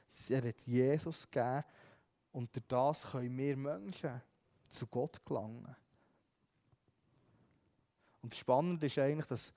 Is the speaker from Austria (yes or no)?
no; Switzerland; Und ich würde jetzt mal behaupten, dass viele bei uns in der Schweiz, wir haben eher genug.